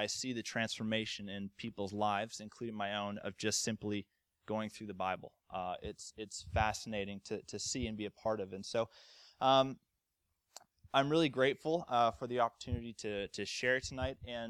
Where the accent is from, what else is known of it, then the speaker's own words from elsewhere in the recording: Canada; I'm Canadian. Everyone says, oh, are you American? No, I'm Canadian.